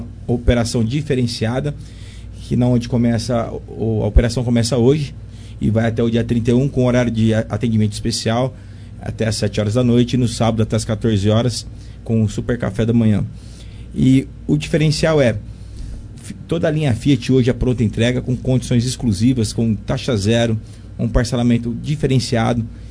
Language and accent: Portuguese; Ribeirão Preto, São Paulo, Brazil; Eu não sou daqui, eu sou de Ribeirão Preto.